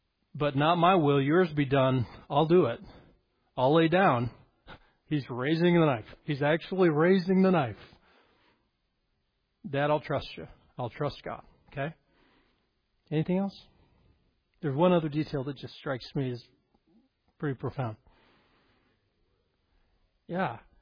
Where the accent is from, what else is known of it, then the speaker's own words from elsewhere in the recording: Colorado, United States; You know, I grew up in Colorado. We would see rodeos.